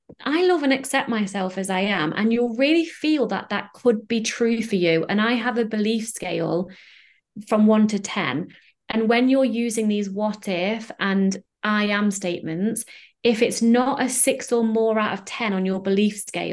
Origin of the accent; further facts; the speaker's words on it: England, United Kingdom; So I'm English, so I work in like pounds and stone.